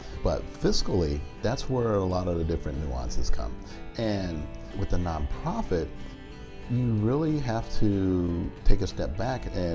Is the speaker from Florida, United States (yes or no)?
no; Chicago, Illinois, United States; Yeah, well, born and raised in the Midwest, pretty much spent most of my life in Chicago.